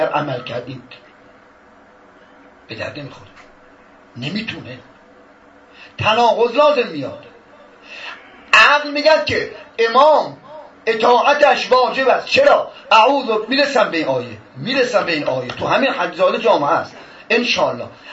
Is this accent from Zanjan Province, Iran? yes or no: no; Isfahan, Iran; now in Qom, Iran; بنده بچه اصفهانم و 44 ساله که قم هستم، خیابون تهران اصلا من نیستم